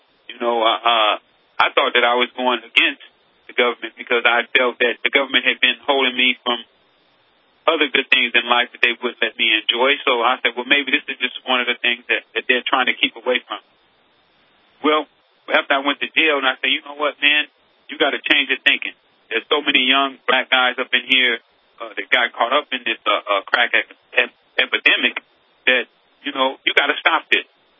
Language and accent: English; Los Angeles, California, United States; Well, you know, I grew up in South Central.